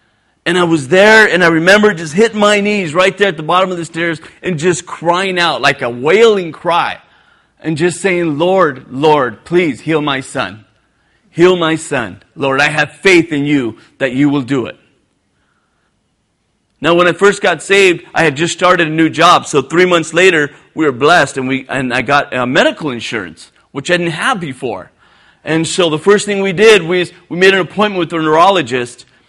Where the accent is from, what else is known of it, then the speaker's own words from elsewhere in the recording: Bellflower, California, United States; but from where we're at, and we're from Bellflower, but from Baldwin Park, from Bellflower, is about a 30-minute drive with traffic.